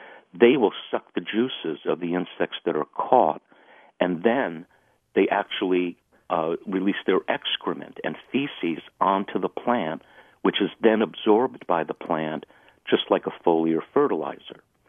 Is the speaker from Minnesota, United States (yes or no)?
no; New Jersey, United States; I grew up in New Jersey, and I tried growing fly traps when I was a kid in the 1960s